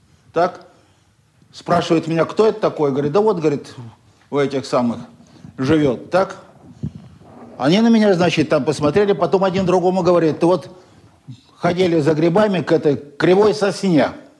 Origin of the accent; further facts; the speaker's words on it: Ukhta, Komi Republic, Russia; Я говорю, приехал вот с Ухты.